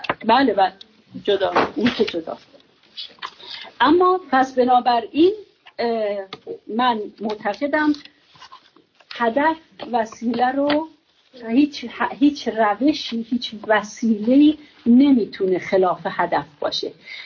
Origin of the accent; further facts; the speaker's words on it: Iran; مفتخر هستم که به عنوان یک ایرانی در آخرین جنبش مردم ایران دیدم